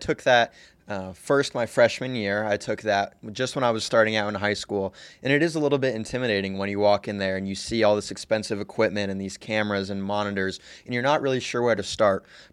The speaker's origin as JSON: {"language": "English", "town": "Taylorville", "region": "Illinois", "country": "United States", "tie": "born or raised there", "said": "I was born here in Illinois. I've lived in the same house all 18 years of my life. So I grew up in Taylorville, Illinois. That's where I've grown up. That's where I still currently am."}